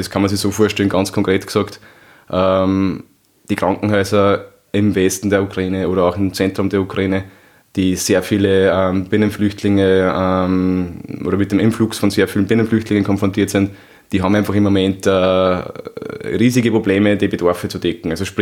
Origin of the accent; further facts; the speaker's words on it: Upper Austria, Austria; Ich komme aus Oberösterreich.